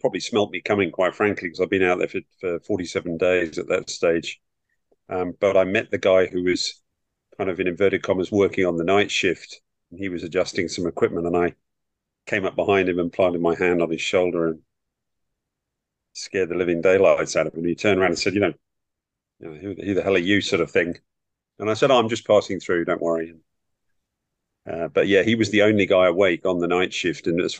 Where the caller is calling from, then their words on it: South Australia, Australia; I'm in South Australia, so I'm sort of middle of Australia at the bottom.